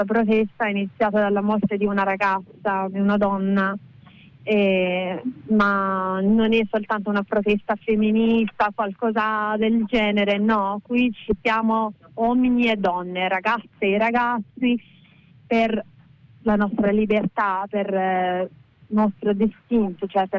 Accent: Iran; Io sono persiana, sono nata a Istanbul e sono cresciuta lì, una diciamo città nel centro dell'Iran.

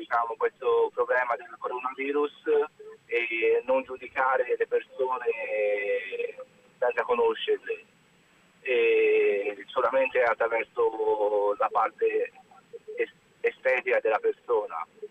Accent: Tuscany, Italy; Sono a metà da Firenze e Prato.

